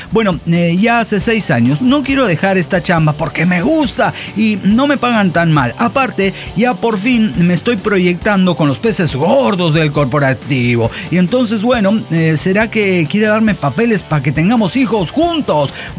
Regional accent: Tijuana, Baja California, Mexico; Somos todos de Tijuana.

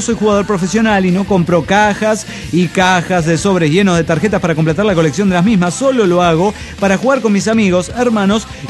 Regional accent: Ciudad Juárez, Chihuahua, Mexico; de Ciudad Juárez, Chihuahua, México.

